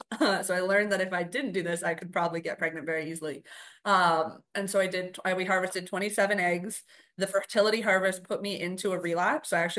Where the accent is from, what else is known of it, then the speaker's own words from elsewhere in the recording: Ontario, Canada; moved away; I ended up moving 3,600 kilometers away, so to the other side of Canada, because I'm originally from Ontario.